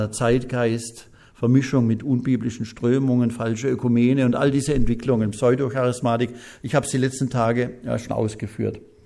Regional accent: West Germany, Germany; Ich bin auch ein Wessi, ich darf das sagen.

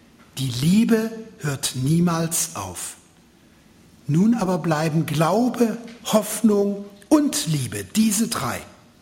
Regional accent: Baden-Württemberg, Germany; ich bin Schwabe, dann trinke ich eben einen Wein und ein Viertel

